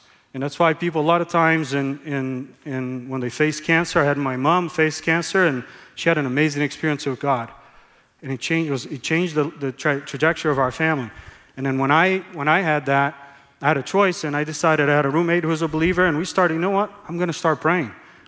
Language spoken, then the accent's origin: English; Brazil; now in United States; Went to a school there in Georgia. Wasn't ready really to come to a Christian school. See, I grew up in Brazil.